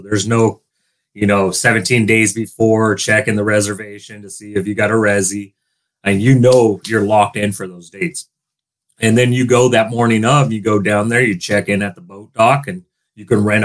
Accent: California, United States; which is something, you know, as a Californian is kind of uncommon, and especially again in Southern California, very rare.

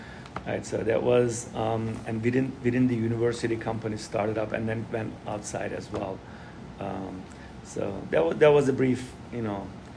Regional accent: Turkey; I'm originally from Turkey

